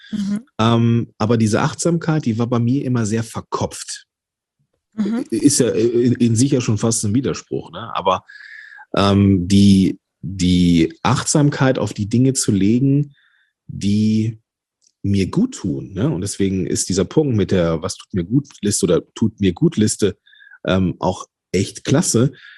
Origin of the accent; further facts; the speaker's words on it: Rhineland, Germany; wir kommen ja jetzt beide aus dem Rheinland oder leben da zumindest.